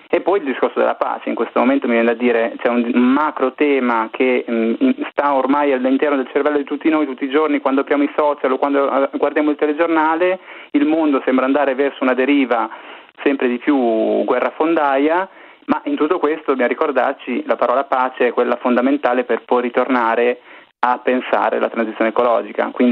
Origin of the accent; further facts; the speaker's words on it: Forlì, Emilia-Romagna, Italy; con il discorso della sicurezza in Emilia Romagna, io sono di Forlì